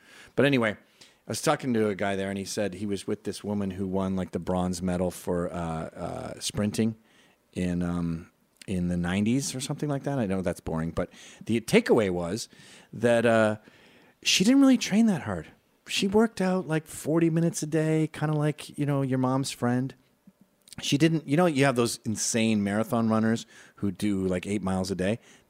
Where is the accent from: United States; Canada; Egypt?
Canada; As a Canadian, like Scott